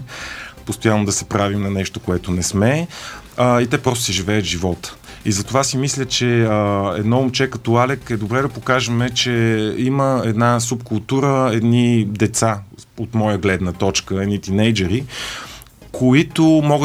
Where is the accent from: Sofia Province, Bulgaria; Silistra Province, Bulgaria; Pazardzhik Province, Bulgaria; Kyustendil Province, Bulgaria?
Kyustendil Province, Bulgaria; Kyustendil; Аз съм от Юстендил.